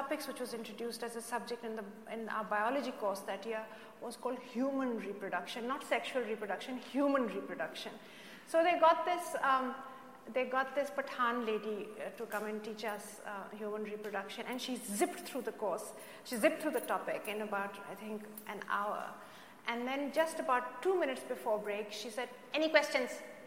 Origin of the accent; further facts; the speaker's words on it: Pakistan; When I was growing up in Pakistan